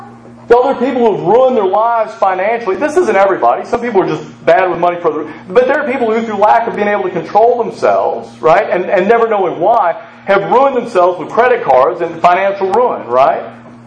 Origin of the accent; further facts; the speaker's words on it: Tennessee, United States; Now, I grew up in West Tennessee in the 1980s, and it's a lovely place, right? But it's rural.